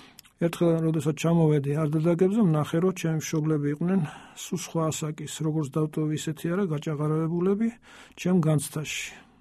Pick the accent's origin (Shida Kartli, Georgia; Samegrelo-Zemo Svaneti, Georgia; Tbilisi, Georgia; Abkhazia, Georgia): Tbilisi, Georgia; მე დავიბადე ქალაქ თბილისში წინა 1000 წლეულში, 1951 წლის 18 მარტს. ვარ 63 წლის